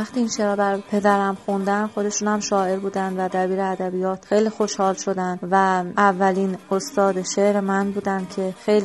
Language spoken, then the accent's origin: Persian; Khomeyni Shahr, Isfahan, Iran; born there; متولد خرداد 1361 در خمینی شهر اصفهان به دنیا آمدم که نزدیکترین شهرستان به اصفهان هستش و به نام سده هم معروفه.